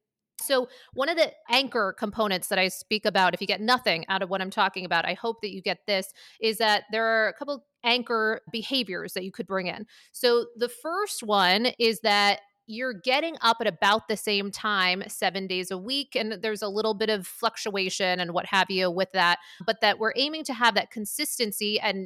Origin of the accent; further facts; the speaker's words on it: Maine, United States; I grew up in Maine, around the border of Canada, you know, all these different places.